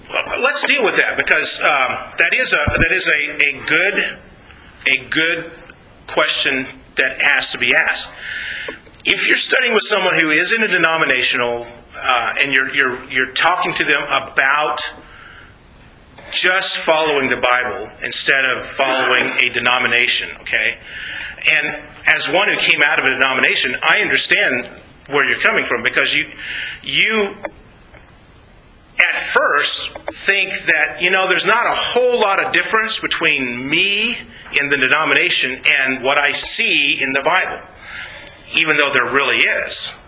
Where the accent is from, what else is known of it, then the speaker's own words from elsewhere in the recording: the South, United States; And I'll go with Southern Baptist because I grew up in the South.